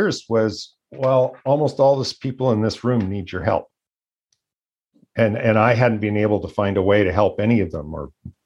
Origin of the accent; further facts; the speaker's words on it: Edmonton, Alberta, Canada; when I grew up in Edmonton and the prairies